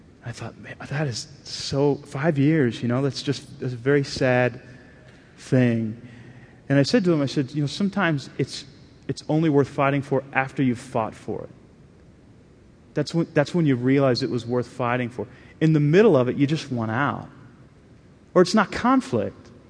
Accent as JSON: {"language": "English", "region": "Texas", "country": "United States", "tie": "born or raised there", "said": "And I grew up in Texas, and I love Texas football tradition."}